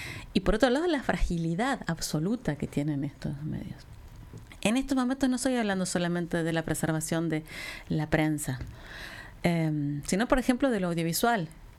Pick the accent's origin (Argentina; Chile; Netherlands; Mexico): Argentina; No sé, soy argentino.